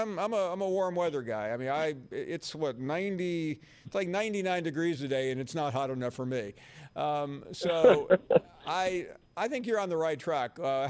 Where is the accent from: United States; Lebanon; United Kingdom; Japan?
United States; Tennessee; now in Alabama, United States; I grew up in Tennessee. I went to school in Knoxville. I've lived in Louisiana. I've spent most of my life in Alabama.